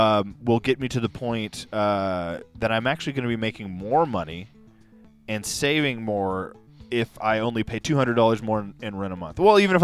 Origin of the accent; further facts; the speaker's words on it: Dallas, Texas, United States; But guess what? I'm from Dallas, Texas.